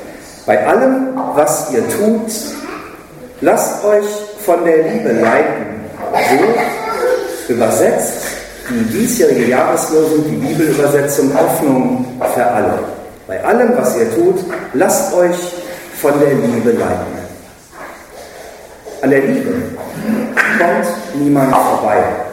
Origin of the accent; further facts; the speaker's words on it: Rhineland, Germany; denn ich bin im Rheinland geboren und groß geworden